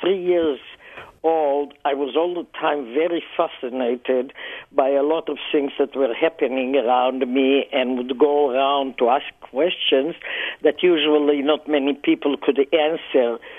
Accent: Israel; I grew up in Israel. That was a developing country

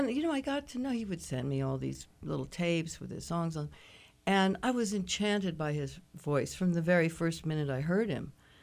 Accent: Denver, Colorado, United States; I was raised in Denver, and we had an Aladdin theater. We still have an Aladdin theater in Denver.

